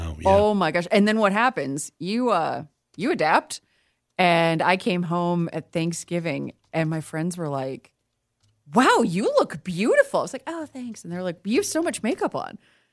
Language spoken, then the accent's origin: English; Connecticut, United States; and my little, like, I grew up in Connecticut pages were losing their mind.